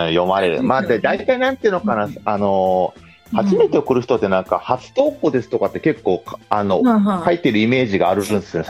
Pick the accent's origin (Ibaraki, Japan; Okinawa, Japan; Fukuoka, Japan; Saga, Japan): Ibaraki, Japan; now in Kashiwa, Japan; 僕地元は茨城なんです。大阪の茨城じゃないです、茨城県のなんですよ。茨城県で、で今は柏に住んでて、千葉の。